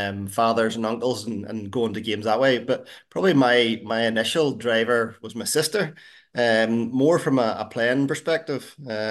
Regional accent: Larne, Northern Ireland, United Kingdom; both at my hometown club at Larne and then later for Ballyclare.

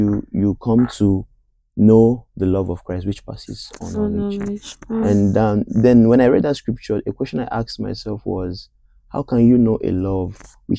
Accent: Nigeria; I'm from Nigeria and I'm an engineering student.

